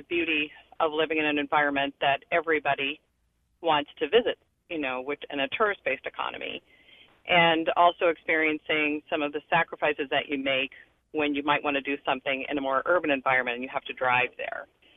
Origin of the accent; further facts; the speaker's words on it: Fryeburg, Maine, United States; also born or lived in North Conway, United States / Jackson, United States; So I grew up in Fryeburg, Maine. I was born at Memorial Hospital in North Conway.